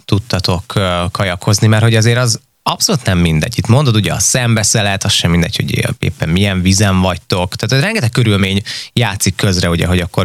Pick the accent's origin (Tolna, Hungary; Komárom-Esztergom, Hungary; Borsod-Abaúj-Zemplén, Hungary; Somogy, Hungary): Komárom-Esztergom, Hungary; Almásfűzitő; én Almásfűzitőn nőttem föl, és ott is egy ilyen kis pici miniatűr csónakház volt